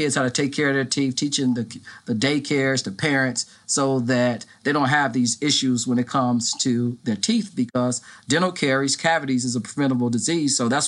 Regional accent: Inglewood, California, United States; I started off in public health dentistry because I grew up in Inglewood, and my dad, he was a staple in Inglewood.

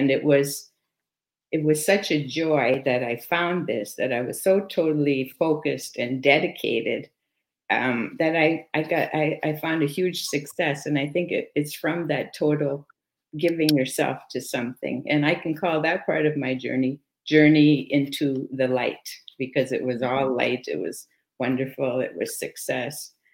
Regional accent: Canada; first language French; English is a second language; I grew up in Canada in a French-Canadian home. A Catholic home. And when I was 11, we moved from the town into the city, and I had to go to an English school.

